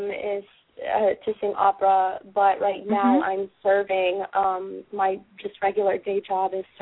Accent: Brooklyn, New York, United States; I'm from Brooklyn, New York.

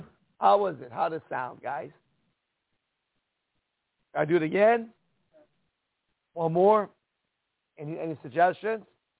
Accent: Iran; now in United States; Folks, I come from Iran.

